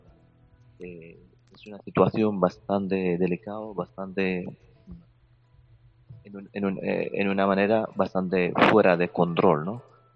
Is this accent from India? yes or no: yes; India; Spanish is a second language; Sí, soy de la India.